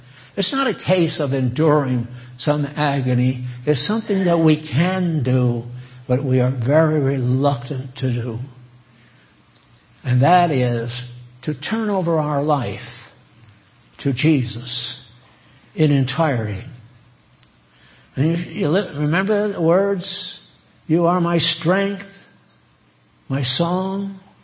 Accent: New England, United States; I don't like to weep because I'm from New England and that's not considered the thing to do.

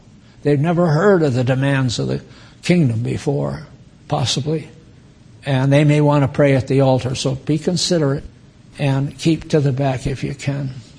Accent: Connecticut, United States; also born or lived in Maine; I was born in Maine and raised in Connecticut, so I'm one of the six original colonies, and I hate to see our nation going the way it is.

